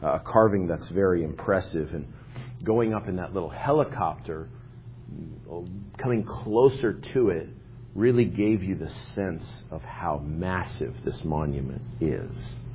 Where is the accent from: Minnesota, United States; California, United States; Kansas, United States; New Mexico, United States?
New Mexico, United States; also born or lived in South Dakota; I was born in South Dakota. It's not my fault. Just what happened to me? And both my parents were from there. And so in the summer, we would drive from New Mexico, my real ancestral homeland, to South Dakota